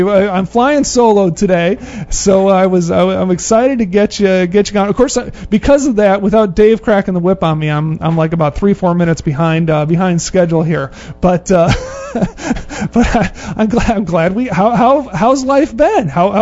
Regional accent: Minnesota, United States; No, I like to give the excuse that I grew up in Minnesota

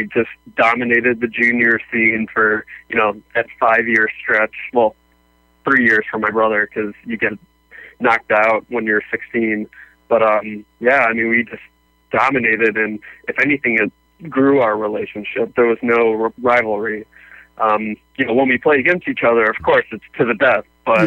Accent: Chicago, Illinois, United States; I'm from Chicago, and I am most notably known as one of the best pinball players in the entire world.

